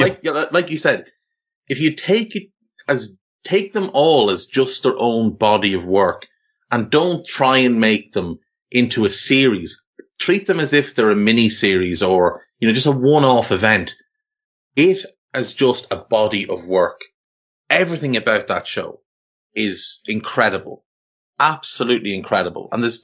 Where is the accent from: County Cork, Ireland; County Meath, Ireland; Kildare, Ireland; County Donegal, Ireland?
County Meath, Ireland; Navan; growing up in Ireland in the, I was born in 82. So I grew up in the 80s and into the 90s. And, you know, in Navan, where we're both from, in the town